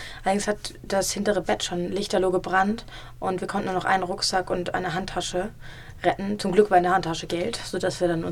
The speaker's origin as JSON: {"language": "German", "town": "Kiel", "region": "Schleswig-Holstein", "country": "Germany", "said": "ich bin auch 19 Jahre und komme auch aus Kiel."}